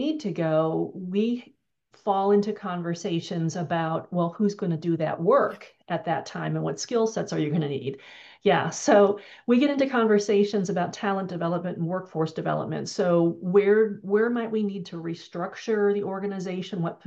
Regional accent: Wisconsin, United States; when I grew up in Wisconsin, a small farming town in South Central Wisconsin

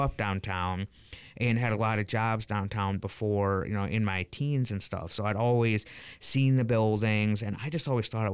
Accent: Lansing, Michigan, United States; Coming downtown, I'm born and raised in Lansing, so I felt a lot of pride in coming here.

